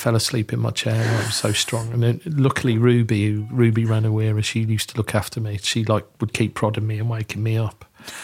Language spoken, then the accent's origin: English; Kidderminster, West Midlands, United Kingdom; And actually we're 2 teenagers from Kidderminster.